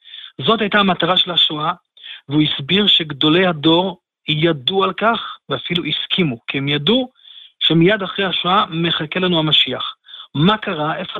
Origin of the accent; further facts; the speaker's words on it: Komemiyut, Southern District, Israel; אני גדלתי במושב קוממיות, כפי שאמרתם, הרב גליס, מושב קוממיות היה מורכב, 98% מבני המושב היו ניצולי שואה, וכך גדלתי, כך, לתוך זה נולדתי